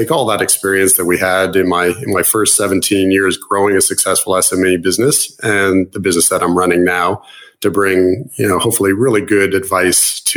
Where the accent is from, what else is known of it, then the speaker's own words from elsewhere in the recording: Canada; accent: Canadian; my accent is Canadian